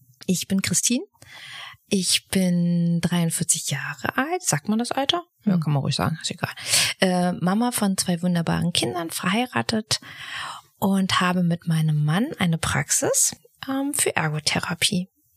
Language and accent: German; Schwerin, Mecklenburg-Vorpommern, Germany; Und habe mich dann daraufhin in Schwerin damals beworben. Da komme ich ursprünglich her, oben aus Mecklenburg-Vorpommern.